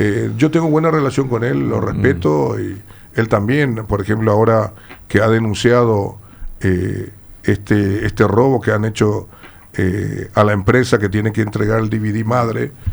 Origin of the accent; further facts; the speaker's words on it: Paraguay; yo soy paraguayo